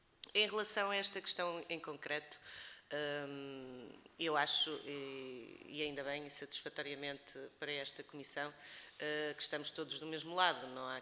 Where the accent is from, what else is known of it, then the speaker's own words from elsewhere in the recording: Aveiro, Portugal; sou também natural de Aveiro e conheço bem a região